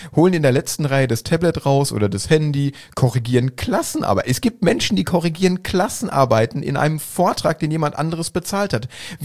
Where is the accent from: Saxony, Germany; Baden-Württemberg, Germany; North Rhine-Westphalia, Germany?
North Rhine-Westphalia, Germany; ich komme aus dem Ruhrgebiet, ich mache das jetzt einfach mal, ne?